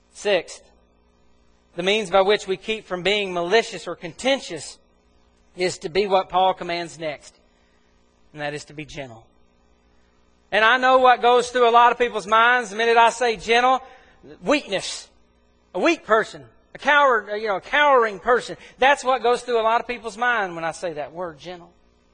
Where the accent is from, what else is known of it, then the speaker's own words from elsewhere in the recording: Mississippi, United States; Now, this doesn't surprise me. I grew up in Mississippi.